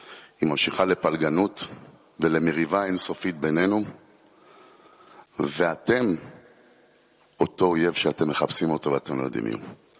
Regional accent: Bat Yam, Tel Aviv District, Israel; born there; נולדתי בבת ים, אני אבא לשלושה ילדים

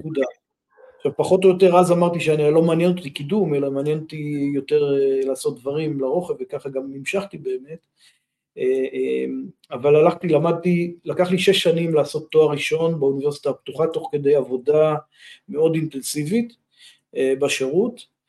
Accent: Afikim, Northern District, Israel; אני גדלתי בקיבוץ אפיקים בעמק הירדן, קיבוץ גדול

